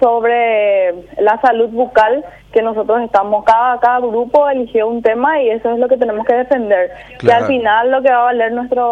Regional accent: Horqueta, Concepción, Paraguay; Somos, sí, de Orqueta, vivimos ahí toda la vida prácticamente, soy una familia netamente orqueteña.

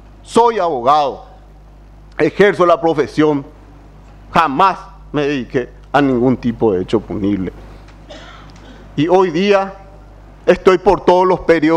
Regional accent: Alto Paraná, Paraguay; Dicen que di protección, yo soy del Alto Paraná, allá otra familia maneja el poder

